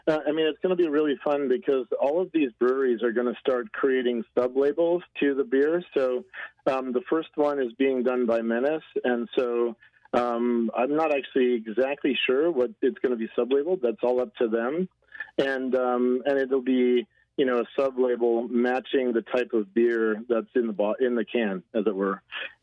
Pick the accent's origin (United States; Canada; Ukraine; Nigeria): Canada; I know Canadians, as a Canadian